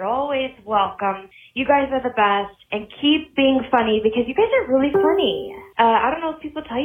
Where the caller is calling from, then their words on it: Phoenix, Arizona, United States; I'm calling from Phoenix, Arizona. It is far too hot out here